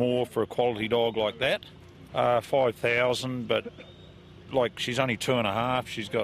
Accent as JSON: {"language": "English", "region": "Otago", "country": "New Zealand", "said": "I'm from North Otago, Courier."}